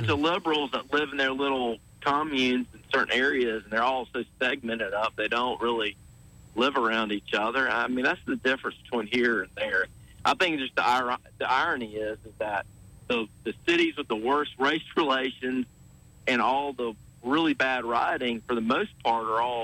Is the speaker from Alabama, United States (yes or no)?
yes; Montgomery, Alabama, United States; Just growing up in Montgomery, for the most part, I think race relations have always been pretty reasonable here.